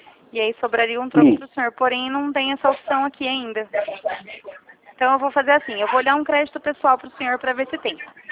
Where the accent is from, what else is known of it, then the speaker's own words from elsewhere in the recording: São Paulo, Brazil; Eu sou aqui de São Paulo, do interior.